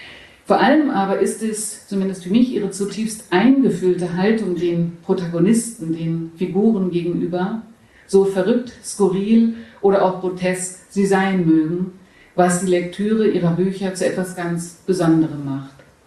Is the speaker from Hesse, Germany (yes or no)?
no; Hamburg, Germany; now in Berlin, Germany; ich komme aus Hamburg ursprünglich.